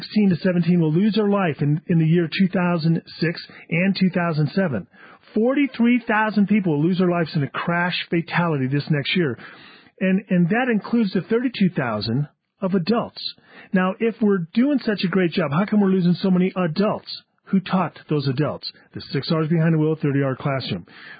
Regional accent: Los Angeles, California, United States; I grew up in Los Angeles myself, so I grew up around a 5-level interchange at the Interstate 5 and the 101

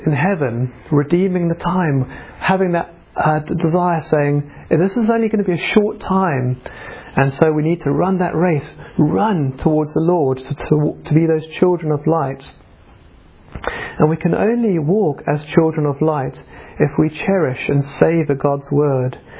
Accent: Fish Hoek, Western Cape, South Africa; And I remember growing up in South Africa in Fishhoek

